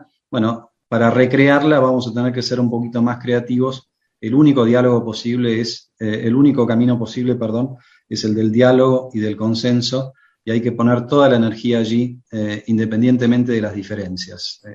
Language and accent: Spanish; Argentina; Eso es lo que nos cuesta mucho conseguir como argentinos.